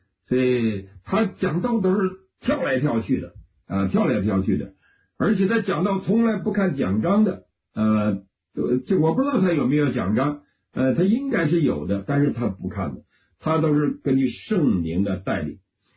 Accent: Suihua, Heilongjiang, China; 他最早去了我的家乡绥化我的家乡绥化布道

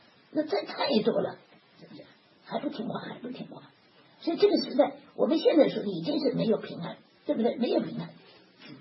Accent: Beijing, China; also born or lived in Tianjin; 我出生在天津，长在北京，天津北京我欠债。

